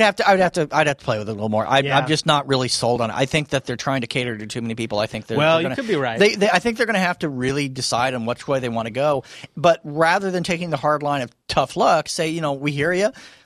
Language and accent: English; Missouri, United States; I'm from Missouri.